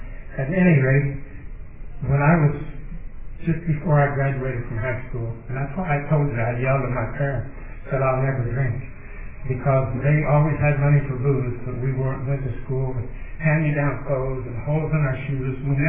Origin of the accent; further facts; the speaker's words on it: Indiana, United States; also born or lived in Florida / Oklahoma / Alabama; I'm from Indiana. After I got out of the service, I ended up in Florida. And I ended up in Oklahoma and Alabama, and I all across the country.